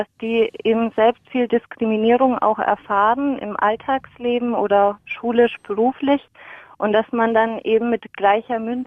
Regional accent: Bavaria, Germany; Meine Mutter kommt aus Bosnien, aber ja, ich bin in Franken aufgewachsen und dann habe ich gleich die volle Breitseite mit dem R bekommen.

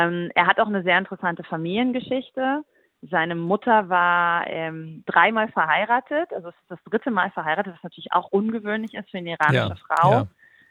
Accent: East Germany, Germany; Und ich glaube, dass man als Deutsche, die ich ja bin, auch, wir sind quasi jetzt die dritte Generation nach zwei Diktaturen, also als Ostdeutsche.

